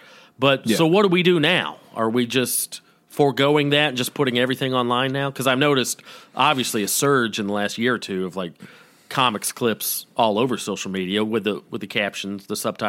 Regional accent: Georgia, United States; I'm from Georgia. Of course I've been

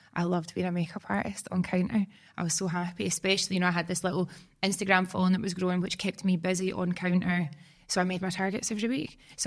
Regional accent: Scotland, United Kingdom; I think it is maybe a slight born and raised in Scotland self-belief.

